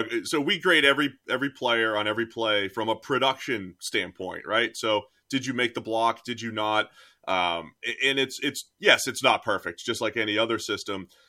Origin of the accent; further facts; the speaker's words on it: New England, United States; I am from New England, though.